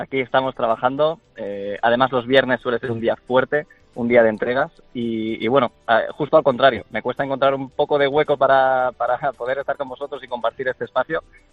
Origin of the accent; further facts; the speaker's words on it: Valencia, Valencian Community, Spain; born there; yo soy nacido en Valencia, ¿sí?, de aquí de la tierra